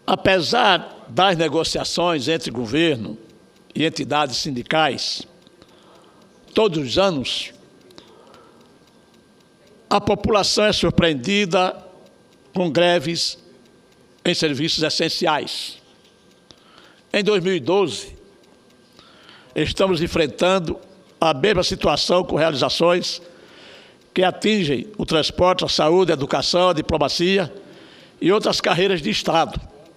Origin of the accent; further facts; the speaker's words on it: Junqueiro, Alagoas, Brazil; a minha cidade natal, município de Junqueiro, distante da capital do meu estado, Maceió, 125 quilômetros, uma cidade que fica encravada na região Mata Agreste